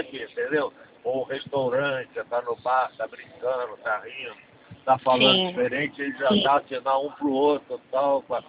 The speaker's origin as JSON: {"language": "Portuguese", "region": "Rio de Janeiro", "country": "Brazil", "said": "É o carioca, nós temos um sotaque aqui"}